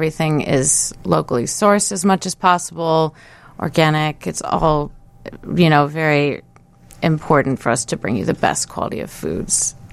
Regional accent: Chicago, Illinois, United States; I can say, I mean, I am from Chicago, so I'm very excited that we're here now

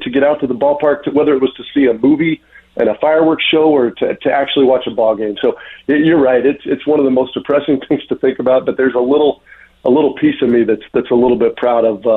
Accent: Indiana, United States; as we say where I grew up in Indiana, we're gonna get our comeuppance a little bit with some cool weather in April.

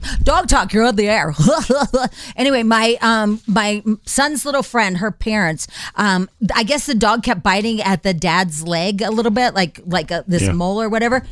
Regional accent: Illinois, United States; Yeah, because I'm so from Southern Illinois and so dumb, right?

